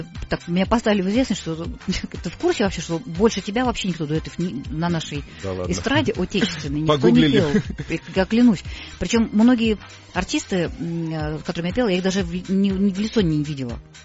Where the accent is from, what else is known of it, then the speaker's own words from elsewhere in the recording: Saint Petersburg, Russia; Поэтому я абсолютная петербурженка.